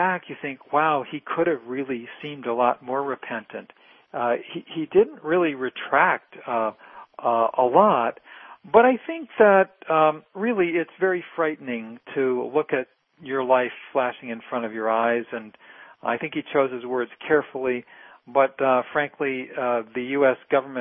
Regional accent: United States; And I have to say, you know, sadly, as an American, that in 2013, that is true.

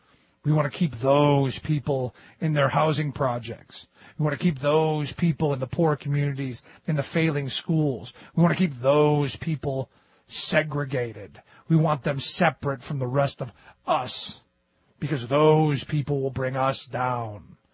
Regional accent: Cleveland, Ohio, United States; People in my hometown of Cleveland were standing in line for 10 hours waiting to vote.

